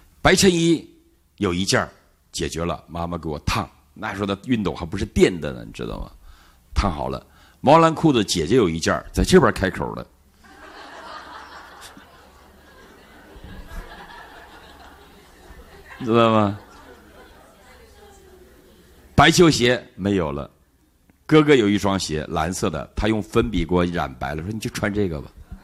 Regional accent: China; 我们这些中国大陆的漂泊到海外的中国人

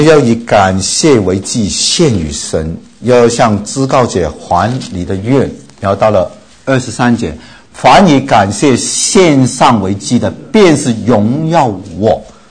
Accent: China; 特别我们中国人从小我们的感情都是被捆锁的、被压抑的，所谓三代同堂就更糟了。

